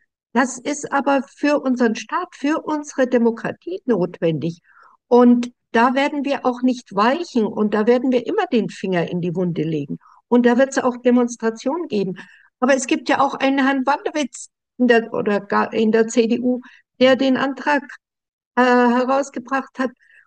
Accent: Frankfurt, Hesse, Germany; ich komme ja aus Frankfurt, das ist ein glücklicher Heaven, ja. Also ich liebe Frankfurt

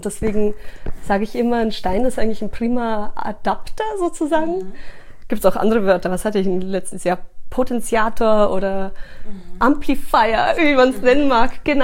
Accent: Chile; Also ich bin ja in Südamerika aufgewachsen auch und habe dazu, also auch deswegen so meine Affinität zu diesen ganzen Ländern. Ich selber zwar aus Chile

